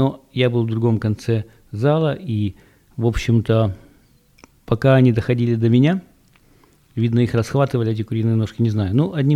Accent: United States; Ну, и я, конечно … из Америки.

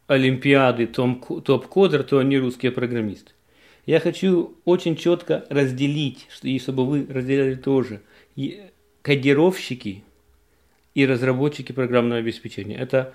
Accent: Ukraine; moved away; Я не был в Киеве, я вообще с Украины, не был в Киеве 16 лет.

